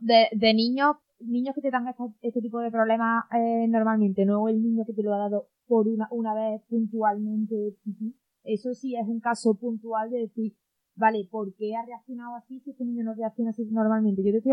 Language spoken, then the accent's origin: Spanish; Andalusia, Spain; accent: Andalusian; interpretar no es andaluz. ¿Sabes? Yo tengo que saber castellanizar y tengo que saber hablar sin que se note mi acento y, entre comillas, perder mi acento.